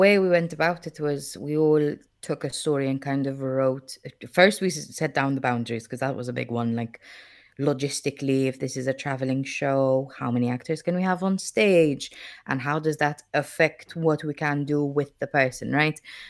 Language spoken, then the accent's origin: English; Rabat, Malta; I come from Rabat, if you've been to Rabat and or if you've grown up there, like I have